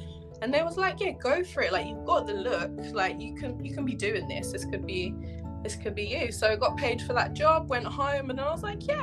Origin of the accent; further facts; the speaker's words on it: London, United Kingdom; I'm from London. I was born and raised in London. My ethnic background is Jamaican and English.